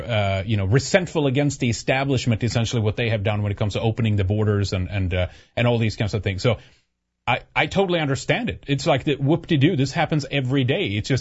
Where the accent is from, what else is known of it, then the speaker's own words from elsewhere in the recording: Sweden; English is a second language; I used to drink too a lot of growing up in Sweden.